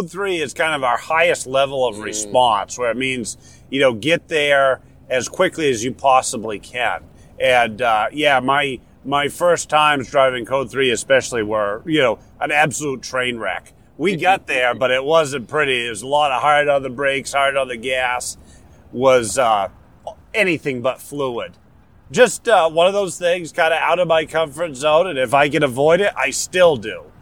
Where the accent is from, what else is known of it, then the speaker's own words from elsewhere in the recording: Warner, New Hampshire, United States; I'm from Warner. Warner is south-central part of the state, just a little bit northwest of Concord. Even though I've lived elsewhere for a long time, Warner will always be home and where I'm from.